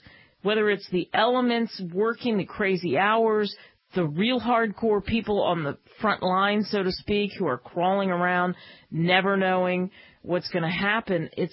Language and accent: English; United States; And it's so infuriating because to me, as an American, hey, the pictures are clear.